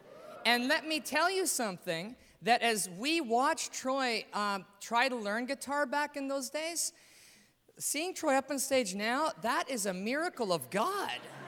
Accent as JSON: {"language": "English", "town": "Calgary", "region": "Alberta", "country": "Canada", "tie": "born or raised there", "said": "When I grew up in Calgary, Canada, all right? Calgary's a big city in Alberta, just north of Montana."}